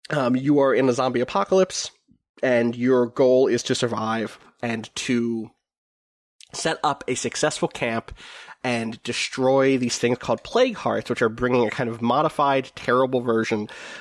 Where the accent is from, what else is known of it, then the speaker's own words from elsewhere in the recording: New Zealand; Also, I grew up in New Zealand, and in the pre-digital storefront days, game prices were obscene.